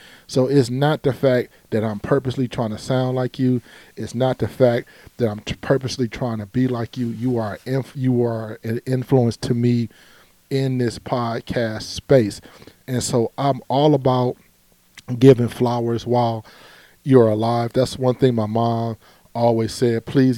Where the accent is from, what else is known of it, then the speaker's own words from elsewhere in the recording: Cleveland, Ohio, United States; I'm a kid from Cleveland that is a TED Talk presenter.